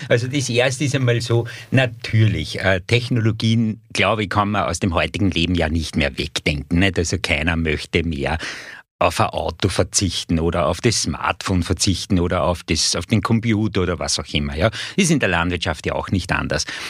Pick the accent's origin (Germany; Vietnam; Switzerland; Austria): Austria; Wieselburg, Lower Austria; bin gebürtiger Wieselburger auch. Ich bin also in Krügling, Ortsteil Weinzierl, bei Wieselburg, Wieselburg Land halt, sogar geboren und am elterlichen Betrieb, landwirtschaftlichen Betrieb aufgewachsen, genau. Habe dann in meiner Ausbildung das Francisco Josephinum absolviert.